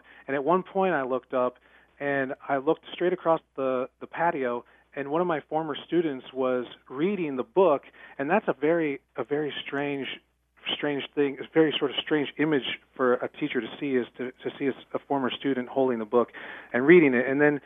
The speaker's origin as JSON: {"language": "English", "town": "Cedar Rapids", "region": "Iowa", "country": "United States", "tie": "born or raised there", "lives_now": "Decorah, United States", "said": "I grew up in Cedar Rapids. I now live in Decorah, Iowa"}